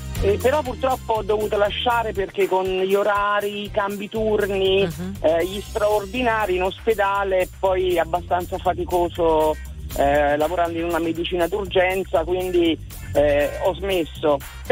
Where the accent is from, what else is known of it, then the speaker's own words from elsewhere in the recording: Campania, Italy; now in Perugia, Italy; io sono campana, però abito a Perugia e lavoro, sono una OSS all'ospedale di Perugia.